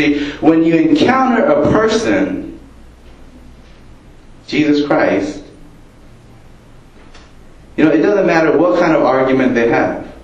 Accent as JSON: {"language": "English", "country": "United States", "said": "As Japanese American, I know that sometimes it's hard to take that last step, the invitation"}